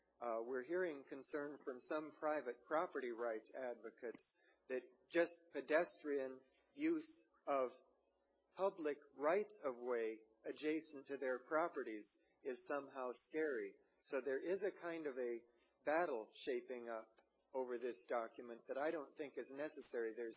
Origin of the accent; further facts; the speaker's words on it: Atascadero, California, United States; from Atascadero. I'm one of your constituents